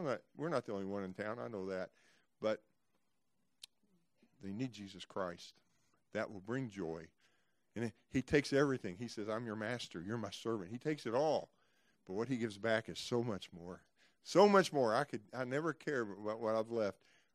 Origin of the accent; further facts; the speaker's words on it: Texas, United States; I came from Texas, you know. You didn't do that there, you know.